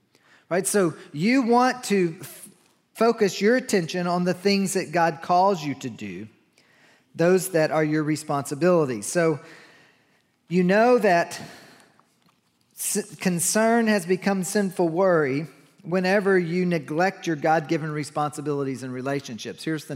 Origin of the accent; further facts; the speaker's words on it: Kentucky, United States; we learned a hymn back in the country. I grew up in Kentucky